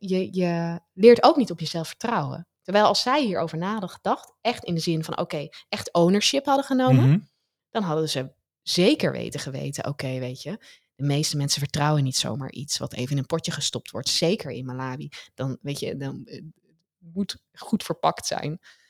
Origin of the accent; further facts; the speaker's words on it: Netherlands; ik ga maar even in wij praten als Europeanen, als Nederlanders